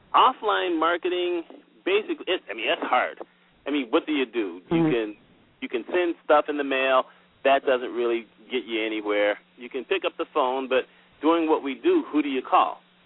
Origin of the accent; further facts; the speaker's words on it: United States; I highlighted myself as an American writer, lived in New York